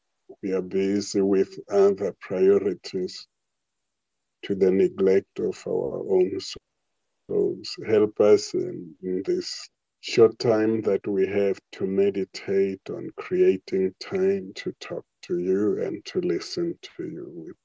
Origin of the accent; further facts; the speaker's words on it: Tzaneen, Limpopo, South Africa; I grew up in Tzaneen